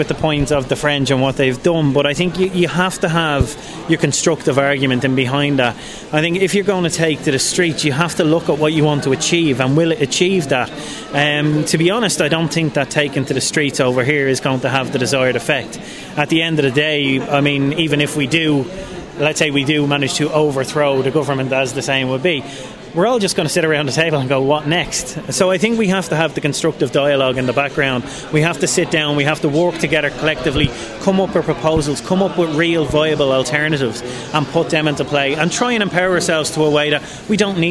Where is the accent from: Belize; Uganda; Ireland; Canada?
Ireland; Kimmage, Leinster; now in Baltinglass, Ireland; I'm originally from Kimmage in Dublin, but I'm living in Baltinglass in County Wicklow.